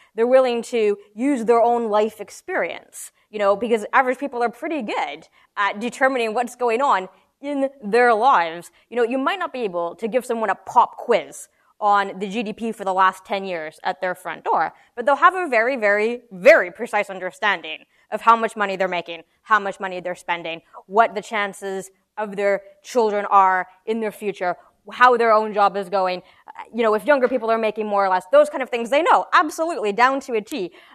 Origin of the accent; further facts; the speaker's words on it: Canada; I'm from Canada myself